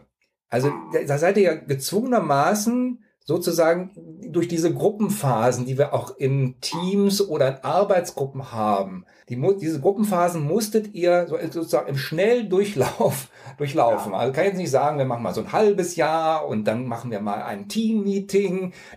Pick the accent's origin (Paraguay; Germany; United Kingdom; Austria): Germany; North Rhine-Westphalia; Ich bin in der Nähe von Köln aufgewachsen